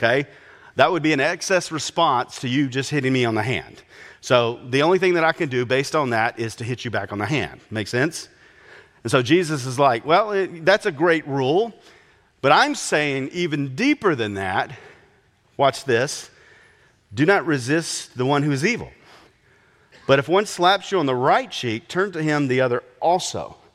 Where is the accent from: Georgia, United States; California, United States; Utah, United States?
Georgia, United States; Augusta; I grew up outside of Augusta, Georgia. That area is called the CSRA, the Central Savannah River area.